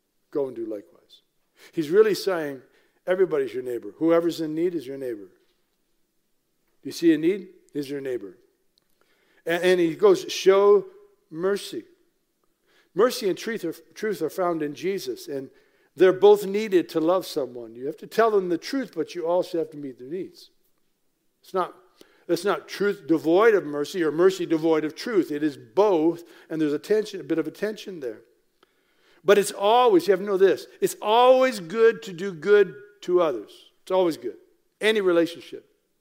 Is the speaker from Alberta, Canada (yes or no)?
no; Simcoe, Ontario, Canada; I grew up in Simcoe